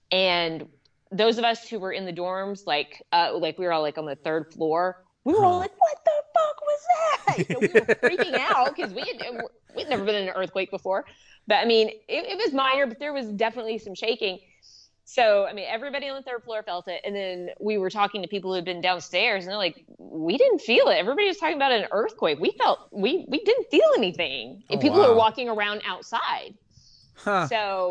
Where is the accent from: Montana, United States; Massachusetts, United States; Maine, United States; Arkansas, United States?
Arkansas, United States; I mean, I grew up in Tornado Alley too, and I never got hit.